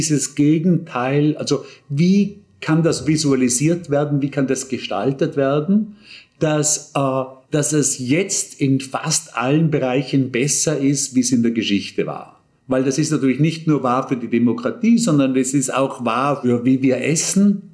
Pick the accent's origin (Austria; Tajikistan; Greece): Austria; Bregenz, Vorarlberg; ist in Bregenz nicht viel anders, wo ich aufgewachsen bin